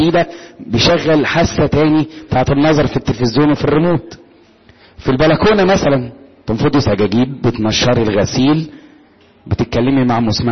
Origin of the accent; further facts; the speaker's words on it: Upper Egypt, Egypt; انا صعيدي اكتر منكم يا محدش يزعل